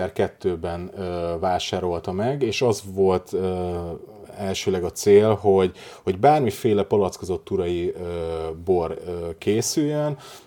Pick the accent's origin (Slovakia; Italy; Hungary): Slovakia; az én felmenőim, mi felvidéki magyarok vagyunk